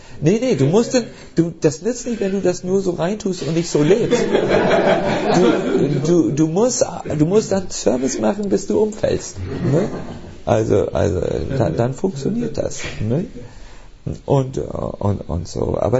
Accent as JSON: {"language": "German", "region": "Berlin", "country": "Germany", "said": "Ich bin auch ein Berliner."}